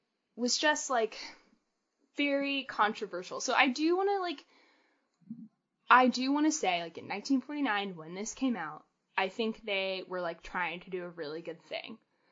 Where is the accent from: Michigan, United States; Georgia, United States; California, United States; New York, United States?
Georgia, United States; In Georgia, shouts to my home state